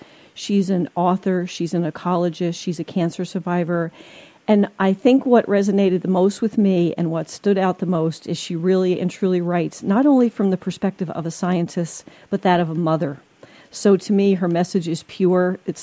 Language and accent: English; New Jersey, United States; It is, and I'm from Jersey, so I definitely would say Sandra.